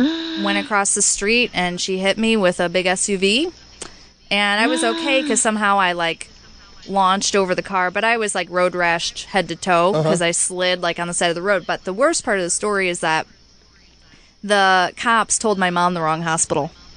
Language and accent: English; Lyle, Illinois, United States; I was raised in Lyle, Illinois.